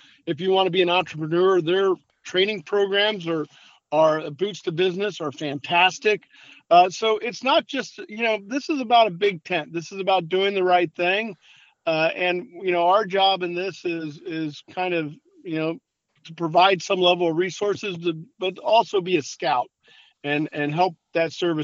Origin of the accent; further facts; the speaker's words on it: Indiana, United States; I grew up in the Rust Belt down near Fort Wayne.